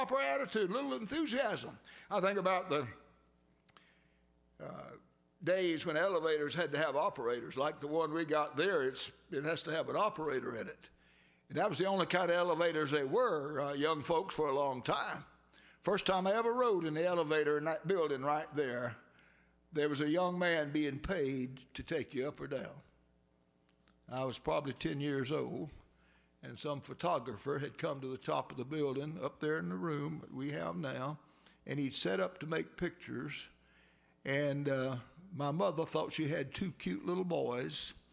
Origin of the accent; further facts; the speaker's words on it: Georgia, United States; born there; You know, I was born in Georgia. Most of you know that. I was born in Grady County, Georgia.